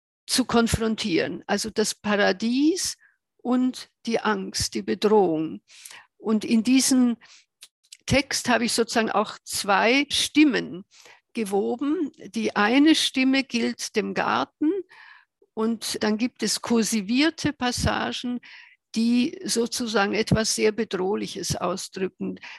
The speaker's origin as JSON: {"language": "German", "town": "Ljubljana", "country": "Slovenia", "tie": "born or raised there", "said": "Denn dieses Kapitel spielt in meiner Kindheit in Ljubljana. Und wir haben da im Haus meiner Tante gewohnt."}